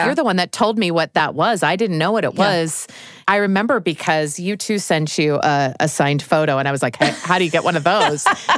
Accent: Lincoln, United States; Wendy Perlman was one of my dear friends growing up in Lincoln.

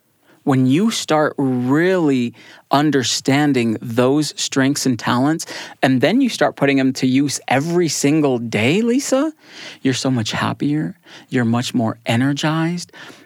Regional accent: Houston, Texas, United States; I'm originally from Houston, Texas, graduated in human development.

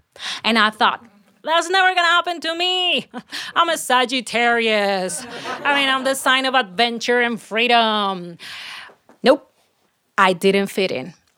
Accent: Colombia; she asked me, where are you from? Colombia.

